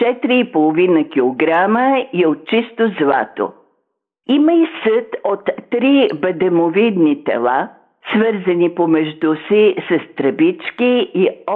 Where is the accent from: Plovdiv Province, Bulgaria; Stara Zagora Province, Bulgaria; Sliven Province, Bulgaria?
Plovdiv Province, Bulgaria; Plovdiv; Нали съм пловдивчанка